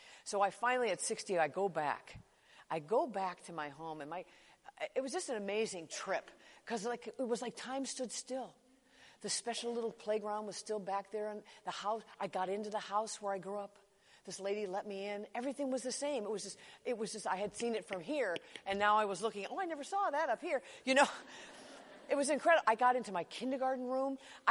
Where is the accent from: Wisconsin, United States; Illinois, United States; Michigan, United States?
Illinois, United States; Chicago; I mean, I grew up in Chicago in the 1960s.